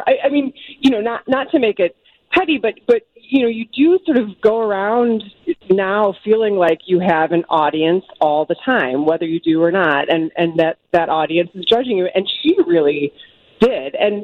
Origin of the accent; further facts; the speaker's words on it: Chicago, Illinois, United States; maybe it's partly because I'm a Chicagoan and a working mom